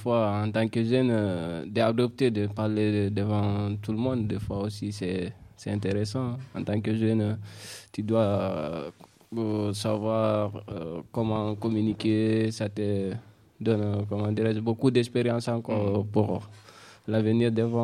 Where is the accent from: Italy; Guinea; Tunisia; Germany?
Guinea; now in France; Je viens de la Guinée-Conakry. Depuis maintenant un an, 8 mois à peu près, je suis en France.